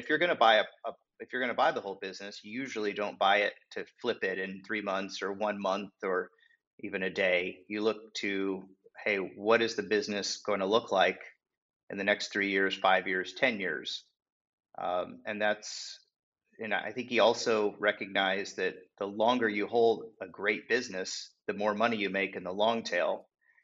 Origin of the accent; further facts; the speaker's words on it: San Diego, California, United States; But I'm from Southern California, And in Southern California, it's just there's not a very big industry for this business, especially in San Diego, where I'm from.